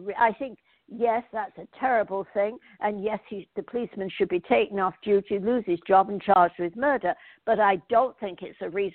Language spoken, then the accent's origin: English; England, United Kingdom; I came from England, and I don't, which was always a multiracial society. And I was born at the end of, you know, the old British Empire